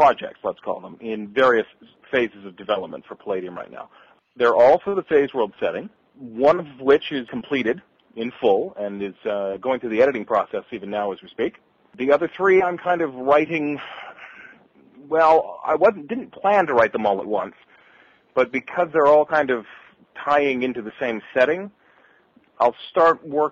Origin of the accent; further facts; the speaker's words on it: Ontario, Canada; I'm from Canada. I don't know if everybody listening knew that, but I live just outside of Toronto with my wife and my soon-to-be four-year-old daughter.